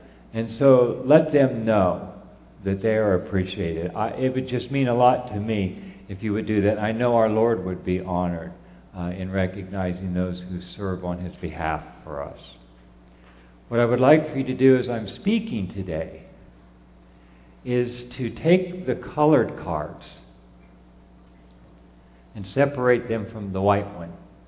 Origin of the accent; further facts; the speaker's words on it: Los Angeles, California, United States; I'm from Los Angeles